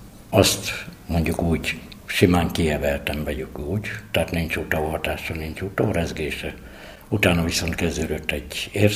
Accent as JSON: {"language": "Hungarian", "town": "Debrecen", "region": "Hajdú-Bihar", "country": "Hungary", "tie": "born there", "said": "Január 7-én születtem Debrecenbe, 30 évig Debrecenbe laktam"}